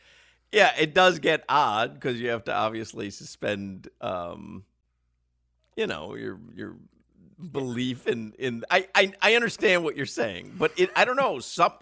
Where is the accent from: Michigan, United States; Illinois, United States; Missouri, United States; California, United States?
Illinois, United States; Chicago; because when I grew up in Chicago, there were White Castle all over the place.